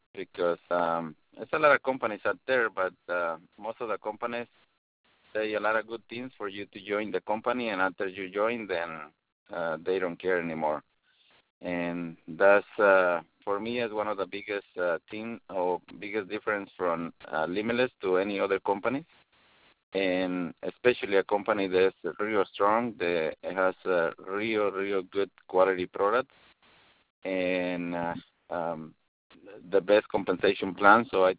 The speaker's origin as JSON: {"language": "English", "country": "Mexico", "moved": "yes", "said": "I came from Mexico in 97, and I started working as an electrician for a couple of different companies."}